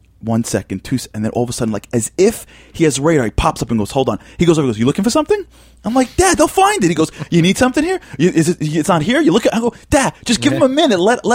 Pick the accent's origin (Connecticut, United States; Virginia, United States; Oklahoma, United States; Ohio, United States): Ohio, United States; Cleveland; Well, I'm from Cleveland.